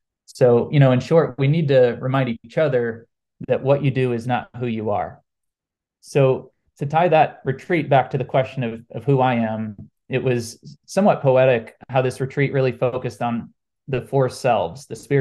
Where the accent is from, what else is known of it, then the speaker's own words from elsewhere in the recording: St. Louis, Missouri, United States; So I was born and raised in St. Louis. I'm the seventh of eight children